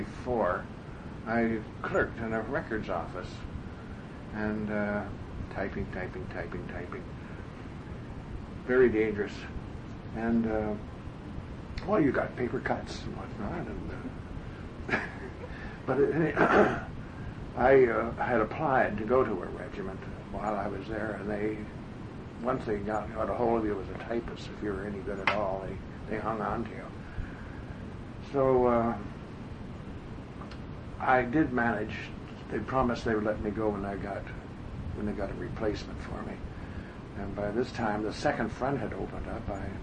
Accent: Ontario, Canada; also born or lived in Kitchener / Toronto / London; Yes, I was born in Kitchener, Ontario in 1926. I went to school in Toronto and London, Ontario.

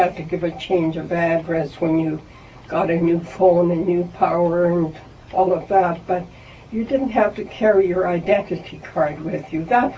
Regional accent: Alberta, Canada; And I came from Alberta. I was not accustomed to that.

